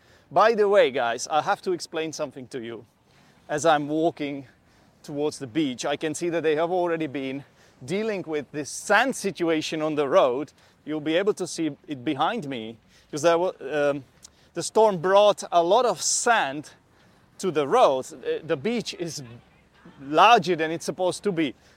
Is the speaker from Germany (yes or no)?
no; Czechia; will be me describing to you the experience of someone who comes from Central Europe. I'm from the Czech Republic